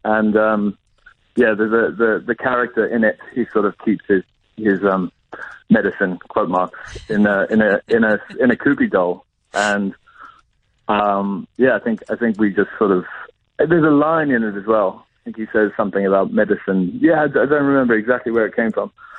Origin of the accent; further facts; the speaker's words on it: Durban, KwaZulu-Natal, South Africa; also born or lived in Johannesburg; we were from Durban. We grew up in Durban, and then we moved to Joburg a couple of years ago.